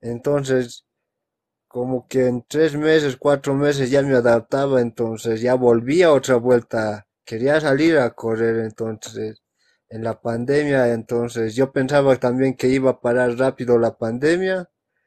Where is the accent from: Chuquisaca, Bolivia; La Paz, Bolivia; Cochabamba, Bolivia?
La Paz, Bolivia; estaba haciendo el trámite en mi país, en La Paz